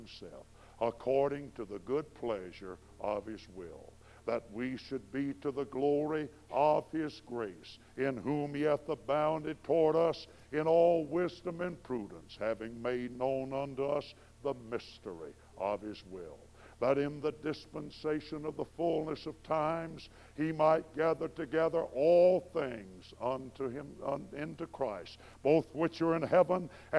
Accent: McGargle, Alabama, United States; also born or lived in Frisco City, Alabama; And then I was born in Frisco City, Alabama, and then we moved to the great metropolis of McGargle, probably 67 people, 14 pigs, and 3 cows

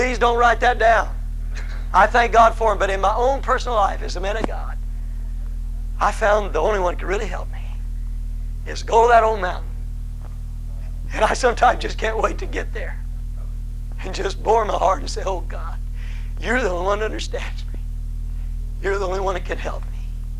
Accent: Electra, Texas, United States; born there; Just being back to Texas. I was born in Texas, Electra, Texas. You can take a fellow out of Texas, you really can't take all the Texas out of him.

